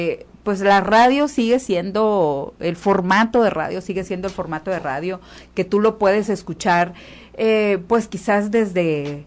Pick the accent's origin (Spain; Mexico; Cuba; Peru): Mexico; Culiacán, Sinaloa; soy culichi, orgullosamente culichi